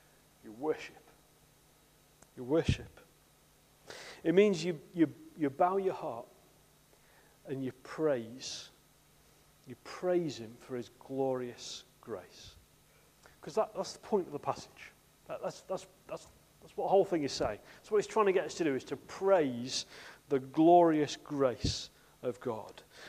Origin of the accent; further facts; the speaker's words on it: United Kingdom; I know we're British and everything else.